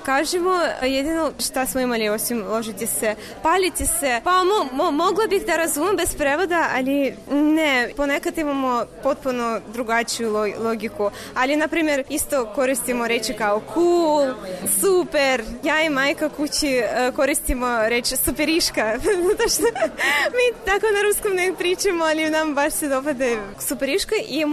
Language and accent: Serbian; Kazakhstan; Serbian is a second language; Iz Kazahstana sam.